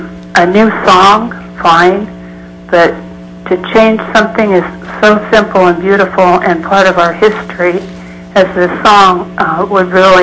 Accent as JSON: {"language": "English", "town": "Kodiak", "region": "Alaska", "country": "United States", "said": "I'm a long-time Alaskan. I've been up here since the end of 1952, and I'm from Kodiak"}